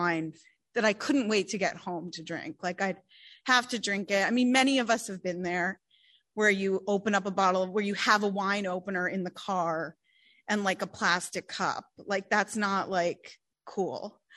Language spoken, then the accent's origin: English; East Coast, United States; I loved drinking and flying, and I'm from the East Coast, so I flew back and forth a lot.